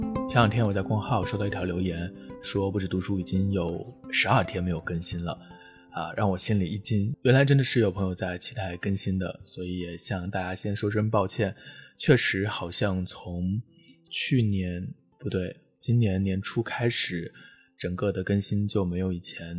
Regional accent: Jiangxi, China; 我从小就没有学会当地的语言，虽然是从小在江西长大，但是对江西本地的这种故乡感并不是很强，因为我的祖父辈都是从安徽过去的，从小就只会讲普通话

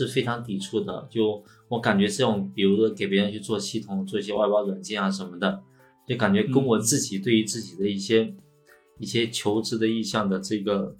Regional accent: Xiamen, Fujian, China; now in Shanghai, China; 可能就是觉得在上海也混不下去了，然后呢，可能就想回到我的家乡，对对，家乡那种感觉吧。然后呢，于是乎我就开始去投了一些在厦门的工作机会

